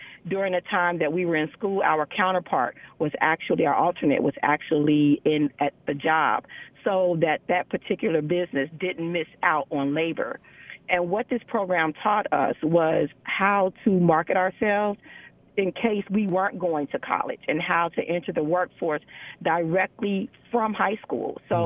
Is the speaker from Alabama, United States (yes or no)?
no; Dayton, Ohio, United States; I grew up in Dayton, Ohio, and I went to a high school called John H. Patterson Cooperative High School.